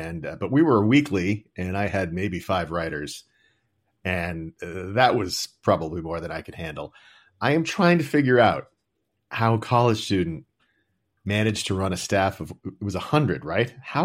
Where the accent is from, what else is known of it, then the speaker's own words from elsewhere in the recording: Boston, Massachusetts, United States; I'm from Boston